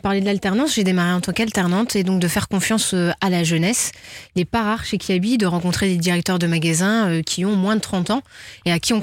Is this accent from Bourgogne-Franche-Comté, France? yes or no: yes; Nevers, Bourgogne-Franche-Comté, France; J'ai grandi à Nevers, en Bourgogne.